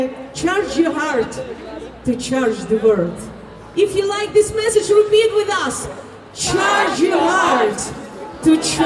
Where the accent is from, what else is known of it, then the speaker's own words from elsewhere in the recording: Ukraine; English is a second language; I'm from Ukraine, these guys from everywhere